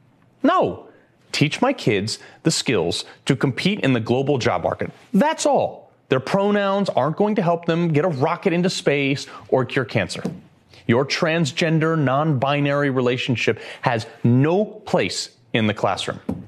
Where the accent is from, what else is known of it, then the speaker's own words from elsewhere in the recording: Connecticut, United States; my least favorite, from my home state of Connecticut